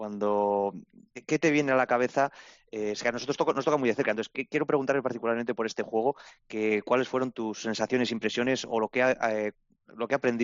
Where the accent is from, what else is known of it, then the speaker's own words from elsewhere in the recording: Navarre, Spain; Cope Navarra, Alberto y yo somos navarros.